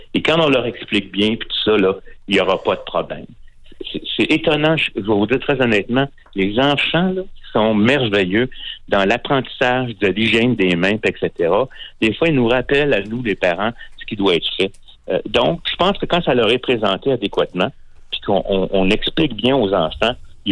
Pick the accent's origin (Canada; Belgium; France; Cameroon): Canada; Quebec; Si on regarde qu'est-ce qui s'est passé chez nous au Québec